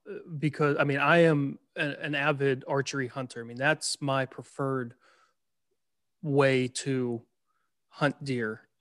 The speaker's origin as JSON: {"language": "English", "region": "Pennsylvania", "country": "United States", "tie": "born or raised there", "said": "So I'll just go with Pennsylvania, my home state, as an example."}